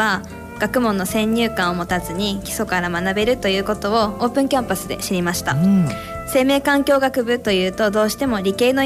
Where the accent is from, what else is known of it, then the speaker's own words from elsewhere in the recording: Yamanashi, Japan; also born or lived in Saitama; 生まれは埼玉県なんですけれども、3歳から山梨県に住んでいます。